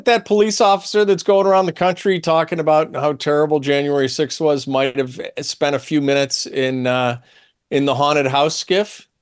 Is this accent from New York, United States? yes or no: yes; New York, United States; Hash, you're from Northern California. I'm from Central New York. Chuck's from Central Ohio.